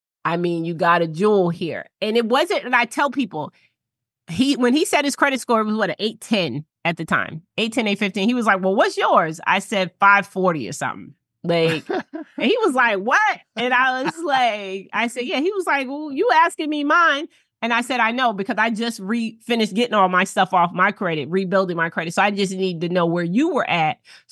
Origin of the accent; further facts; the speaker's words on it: Boston, Massachusetts, United States; And we met because we lived in Boston. We're both originally from Boston.